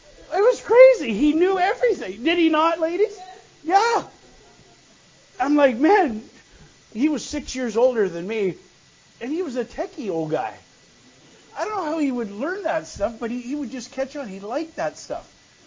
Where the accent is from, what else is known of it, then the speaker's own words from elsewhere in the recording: North Dakota, United States; I'm from North Dakota, okay? And he's from Wisconsin.